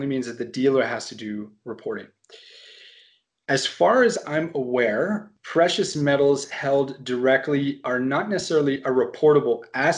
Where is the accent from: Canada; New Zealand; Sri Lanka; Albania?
Canada; I didn't even grow up in the United States. So I grew up in Canada